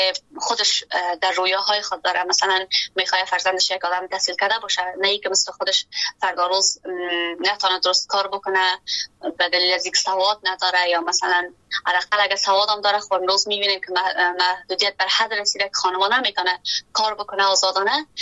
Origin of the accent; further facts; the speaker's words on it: Afghanistan; وقتی که حالا بیرون از افغانستان هستیم